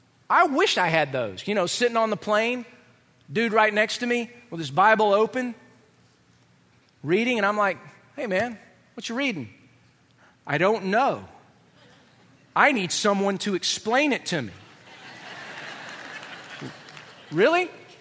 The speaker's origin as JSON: {"language": "English", "town": "Buffalo", "region": "New York", "country": "United States", "said": "Where are you from? Buffalo. You? Yeah, Buffalo."}